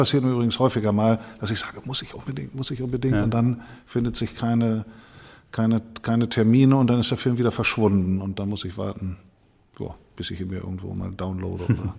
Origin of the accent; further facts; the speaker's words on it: Mehle, Lower Saxony, Germany; Posaune in der Feuerwehrkapelle der Freiwilligen Feuerwehr Mehle, kleiner Ort, wo ich herkomme.